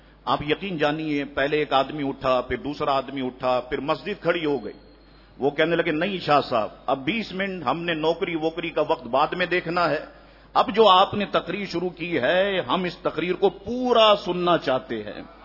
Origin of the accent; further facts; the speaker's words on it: Karachi, Sindh, Pakistan; ہم تو کراچی میں پیدا ہوئے، کراچی کی سڑی گرمیاں ہم نے دیکھی،